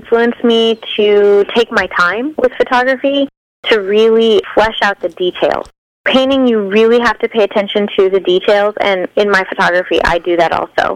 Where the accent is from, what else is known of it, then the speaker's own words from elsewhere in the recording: Nebraska, United States; And I'm originally from Nebraska, and we go out and watch the Sandhills cranes migrate.